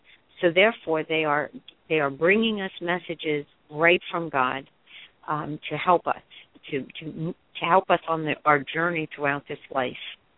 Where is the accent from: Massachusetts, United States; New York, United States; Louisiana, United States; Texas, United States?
New York, United States; Bronx; Well, growing up in the Bronx in the 50s and 60s and everything, a typical Italian family would be a lot of family around